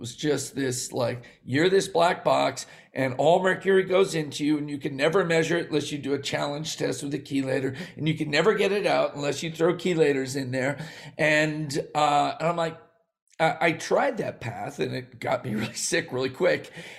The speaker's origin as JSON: {"language": "English", "town": "Bethlehem", "region": "Pennsylvania", "country": "United States", "tie": "born there", "said": "I was born in Bethlehem, birthplace of Jesus and me. No, different place, Bethlehem, Pennsylvania. So I was born in a steel town."}